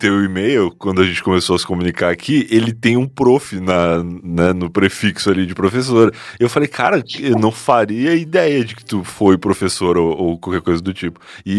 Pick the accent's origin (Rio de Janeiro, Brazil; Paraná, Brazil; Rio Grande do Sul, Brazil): Rio Grande do Sul, Brazil; now in São Paulo, Brazil; Eu vim do sul do Rio Grande do Sul, que é um lugar totalmente preconceituoso até hoje.